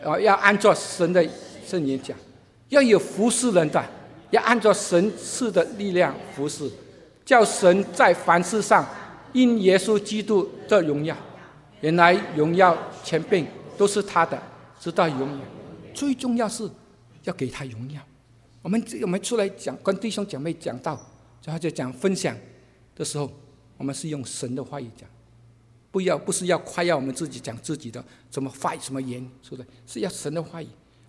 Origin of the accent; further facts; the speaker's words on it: Guangdong, China; Chinese is a second language; 我是广东人讲国语，感谢主耶稣每次讲国语